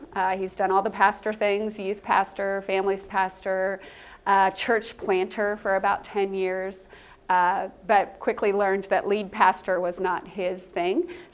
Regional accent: Texas, United States; I grew up in Texas. I went to the Moody Bible Institute for college and studied theology, and that's where I met my Canadian husband.

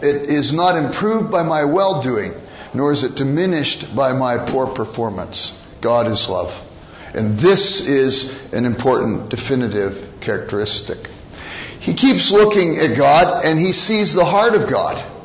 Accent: United States; born there; When I was born in America, Harry Truman was the President of the United States.

